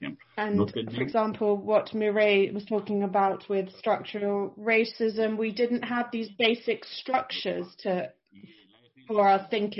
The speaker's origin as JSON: {"language": "English", "country": "France", "tie": "born there", "first_language": "Portuguese", "second_language": "English", "said": "I speak English a little bit of French because I was born in sometime in France during my exile. Obviously, Portuguese because that's my mother language."}